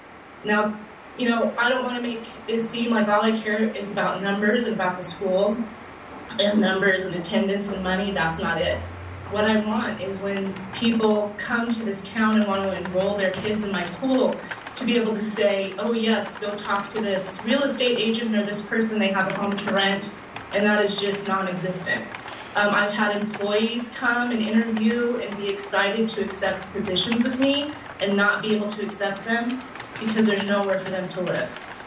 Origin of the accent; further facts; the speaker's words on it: McLeod, United States; I'm the principal, superintendent, and teacher at McLeod Elementary School. I grew up in McLeod